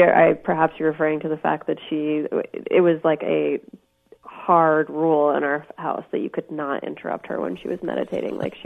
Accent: Fairfield, United States; I think growing up in Fairfield was at times hard for me

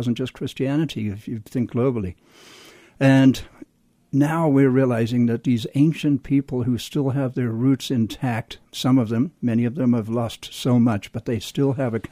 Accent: South Africa; I was a chemical engineer growing up in South Africa.

